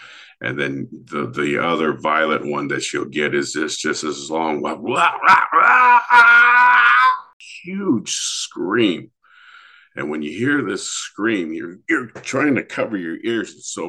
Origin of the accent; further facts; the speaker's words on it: Washington, United States; enrolled member of the Yakima Nation located in Central Washington. I grew up on the Columbia River.